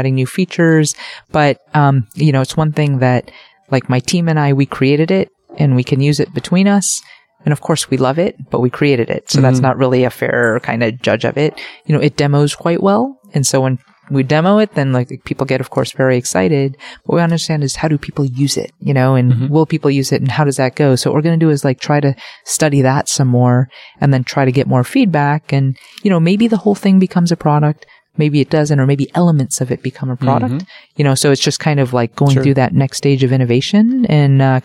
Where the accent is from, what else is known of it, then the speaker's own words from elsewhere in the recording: United States; So my family's from Korea, like I'm American